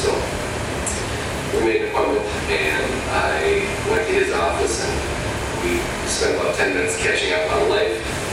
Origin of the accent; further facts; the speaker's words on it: Hutchinson, Minnesota, United States; I'm from Hutchinson, Minnesota.